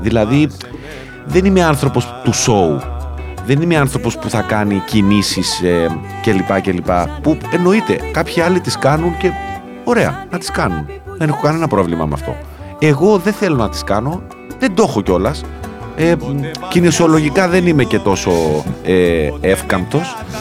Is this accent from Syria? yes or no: no; Cyprus; Στο χωριό μου στην Κύπρο κάθε φορά που πάω πάλι είμαι εκεί.